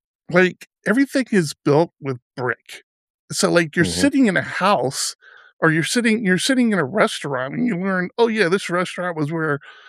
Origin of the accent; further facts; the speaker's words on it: Maryland, United States; I'm from Maryland, obviously. Not obviously, but I'm from Maryland, D.C. area.